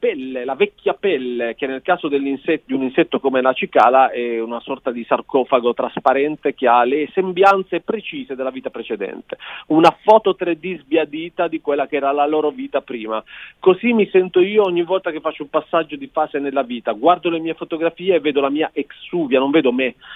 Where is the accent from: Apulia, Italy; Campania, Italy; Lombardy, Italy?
Apulia, Italy; l'antefatto è che sono pugliese, che spiega tutto